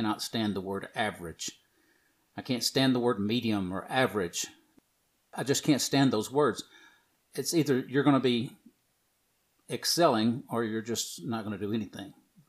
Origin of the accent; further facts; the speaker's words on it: the South, United States; I was, you know, I'm from the South. I opened doors. I said, yes, ma'am, no, ma'am.